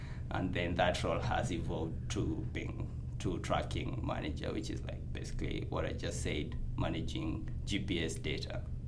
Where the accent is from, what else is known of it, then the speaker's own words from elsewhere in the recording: Naivasha, Nakuru County, Kenya; now in United States; I come from Kenya, so specifically Naivasha, which is a small town in Kenya.